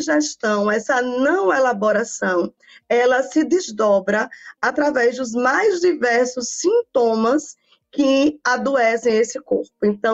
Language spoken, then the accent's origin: Portuguese; Alagoas, Brazil; now in Jaboatão dos Guararapes, Brazil; Pernambuco, né, aqui de Jaboatão dos Guararapes, região metropolitana de Recife. Sou alagoana, mas estou aqui há 5 anos